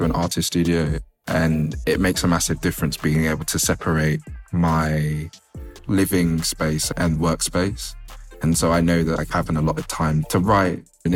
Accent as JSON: {"language": "English", "town": "Lewisham", "region": "London", "country": "United Kingdom", "tie": "born or raised there", "said": "So I grew up in Southeast London, in Lewisham."}